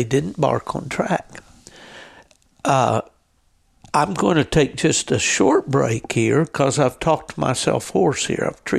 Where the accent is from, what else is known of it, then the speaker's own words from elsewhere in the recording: Piney View, West Virginia, United States; He lived outside my hometown, a little place called Piney View, West Virginia.